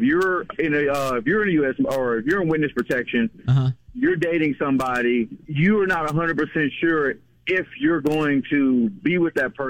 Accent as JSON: {"language": "English", "town": "Houston", "region": "Texas", "country": "United States", "said": "So I'm from Houston, and I have a few family members that, you know, work."}